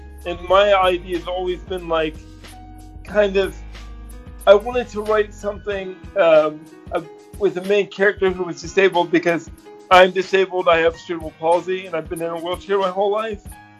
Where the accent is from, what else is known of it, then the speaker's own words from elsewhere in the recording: Pennsylvania, United States; I am from Pennsylvania. I am 39 years old.